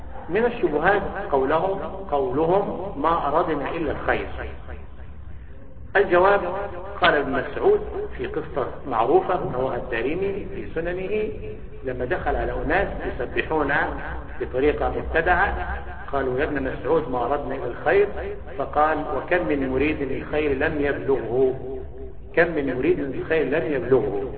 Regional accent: Egypt; فمثلا عندنا في مصر، احنا نتكلم الآن في مصر

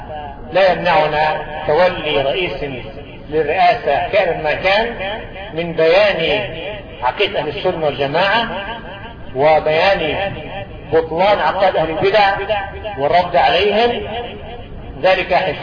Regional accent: Egypt; وأن يجعل بلدنا مصر في كنفه وأمانه

